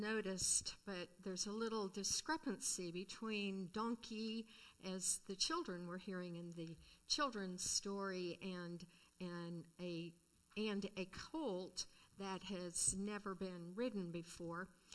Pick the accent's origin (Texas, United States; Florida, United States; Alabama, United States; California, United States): California, United States; Los Angeles; I grew up in Los Angeles, California, which I'm sure all of you, most of you, would think of as a huge city, big city with lots of traffic.